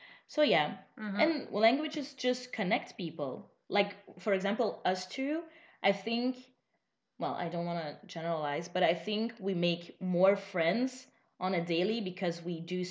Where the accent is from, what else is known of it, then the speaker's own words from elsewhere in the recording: United Kingdom; I'm from Britain.